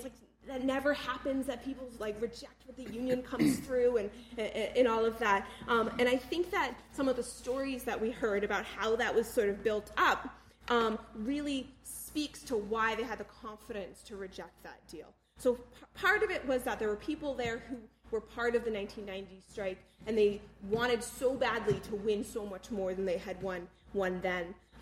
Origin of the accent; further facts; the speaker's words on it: Boston, Massachusetts, United States; But, like I'm originally from Boston, so I'm a Boston Red Sox fan.